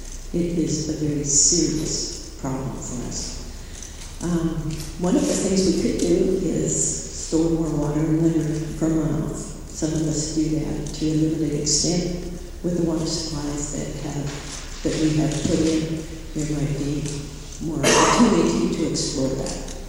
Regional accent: Elkhorn, California, United States; from Elkhorn. I'm representing the residents in Upper Elkhorn.

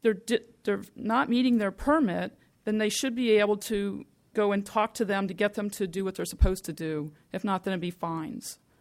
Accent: Salinas, California, United States; I'm from Salinas.

